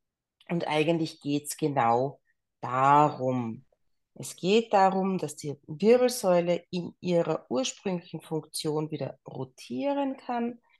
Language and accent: German; Austria; ich komme aus Österreich.